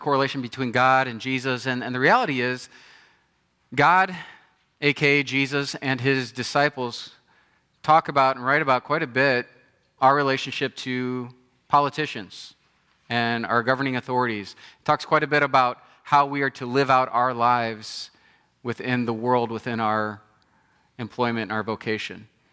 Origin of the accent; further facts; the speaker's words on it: Tulsa, Oklahoma, United States; I grew up in Tulsa, Oklahoma, so I could fake it a little bit and people could understand me.